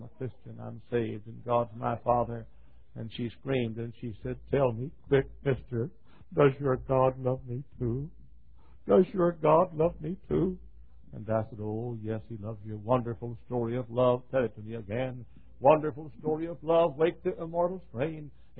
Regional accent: Texas, United States; But she was sitting there, and I'm from Texas, and so I said

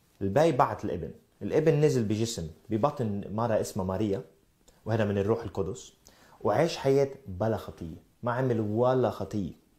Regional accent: Sweden; وأنا من السويد.

